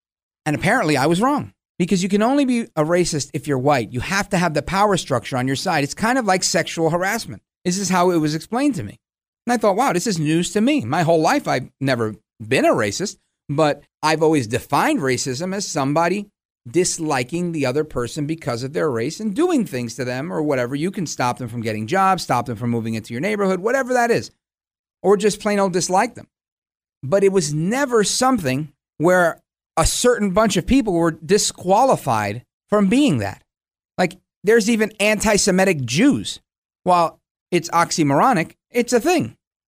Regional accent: United States; because my parents are born in Puerto Rico, I'm an American of Puerto Rican heritage, I can't be racist.

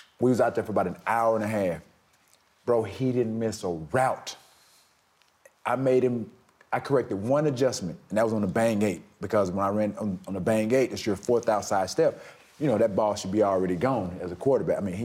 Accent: Alabama, United States; I'm from Alabama.

